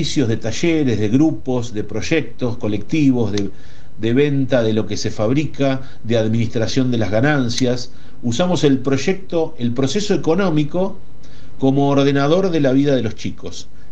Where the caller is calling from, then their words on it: Bariloche, Río Negro, Argentina; les hablo desde Bariloche